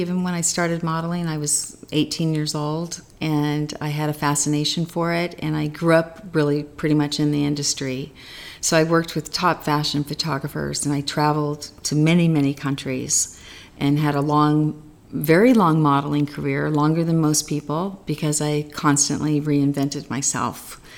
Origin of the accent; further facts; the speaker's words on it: California, United States; moved away as an adult; now in Paris, France; I grew up in California and then was discovered by an agency in France to be a model. And I went over to Paris for 6 weeks to do the collections and basically never came home.